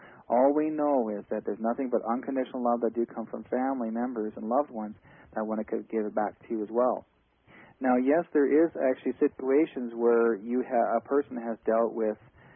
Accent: Canada; I'm a Canadian.

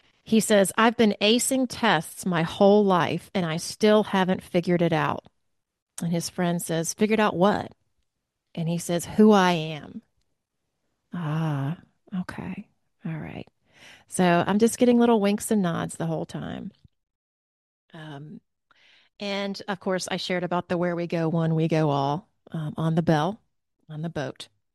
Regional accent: the South, United States; I'm from the South, y'all

